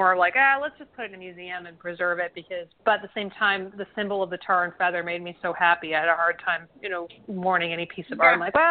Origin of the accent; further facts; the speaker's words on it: South Carolina, United States; born there; I mean, and I was born in South Carolina